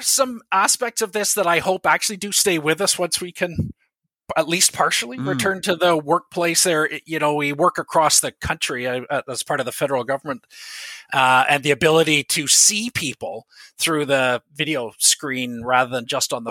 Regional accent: Ontario, Canada; moved away; I grew up in Ontario, but I'm proud to say now I have lived in Alberta longer than I ever lived in Ontario. But I did grow up in the Ottawa Valley in Ontario and moved out here in 1994

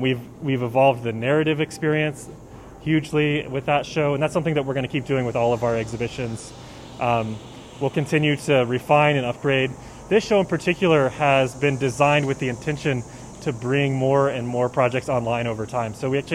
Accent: Santa Fe, New Mexico, United States; I think about what it would feel like for someone to come into my hometown in Santa Fe

